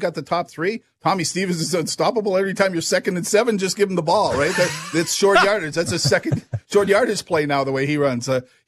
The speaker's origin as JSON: {"language": "English", "region": "Saskatchewan", "country": "Canada", "tie": "born or raised there", "said": "we grew up together in the Saskatchewan Junior Hockey League"}